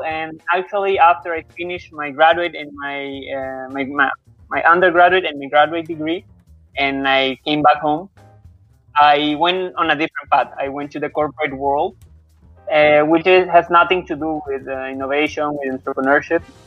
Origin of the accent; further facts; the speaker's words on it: Paraguay; English is a second language; every time that I came back home in Paraguay, my home country, during the holidays